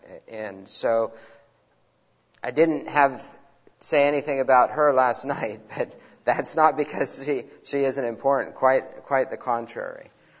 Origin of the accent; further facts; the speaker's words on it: Papua New Guinea; growing up in Papua New Guinea, because of the multitude of languages, there's, just like in Africa, which has Swahili, a trade language, there's a trade language in Papua New Guinea. And growing up, that's what I learned to speak, the trade language, not the tribal language